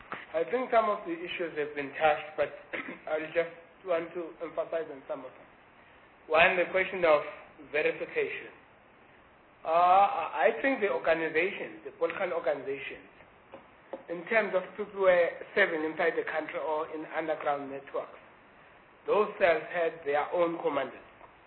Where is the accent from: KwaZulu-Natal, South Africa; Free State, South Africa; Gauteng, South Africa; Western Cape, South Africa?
KwaZulu-Natal, South Africa; As I mentioned before, that I come from KwaZulu-Natal.